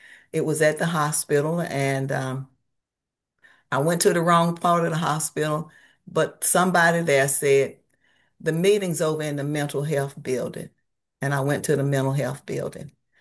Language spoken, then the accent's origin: English; Atlanta, Georgia, United States; that's fine with me because I grew up in Atlanta.